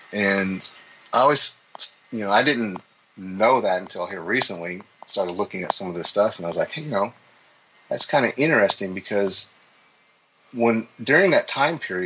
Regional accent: Eufaula, United States; as far as UFO activity in where I grew up there in Eufaula

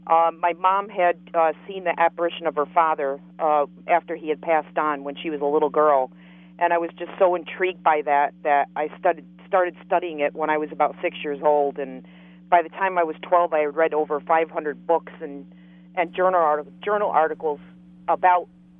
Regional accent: New York City, New York, United States; by the time I was 12, Amityville Horror was very prevalent, and I'm from the New York City area.

